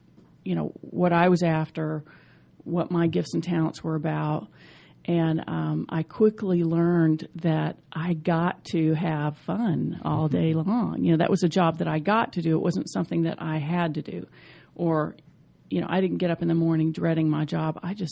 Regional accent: Atlanta, Georgia, United States; Well, I'm originally from Atlanta.

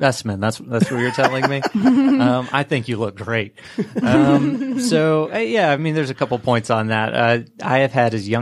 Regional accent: Atlanta, Georgia, United States; We're both born and raised in Atlanta, and so we wanted to kind of bring home, something that could better and strengthen and grow the climbing community

